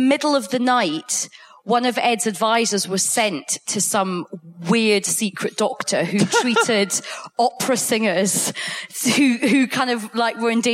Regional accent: Coatbridge, Scotland, United Kingdom; I grew up in Coatbridge.

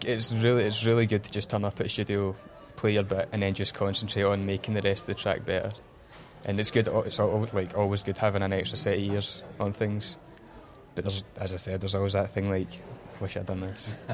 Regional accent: Motherwell, Scotland, United Kingdom; but I was from Motherwell, man, Lanarkshire, PC DJs through the roof, man.

